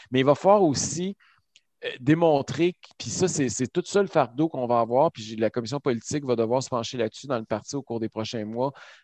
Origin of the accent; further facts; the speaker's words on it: Quebec, Canada; nous, en tant que Québécois, on a de l'électricité